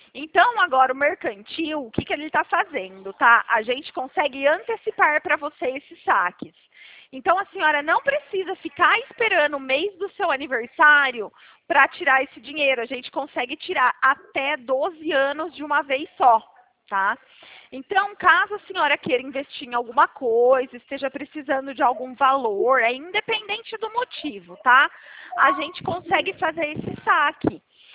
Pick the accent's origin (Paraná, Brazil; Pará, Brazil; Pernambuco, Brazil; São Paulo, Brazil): São Paulo, Brazil; eu sou daqui do interior de São Paulo.